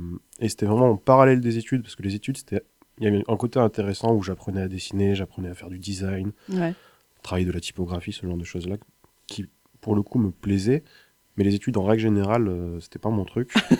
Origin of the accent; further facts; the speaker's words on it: Auvergne-Rhône-Alpes, France; moved away as an adult; Moi, à la base, je suis originaire d'Ardèche, à la campagne.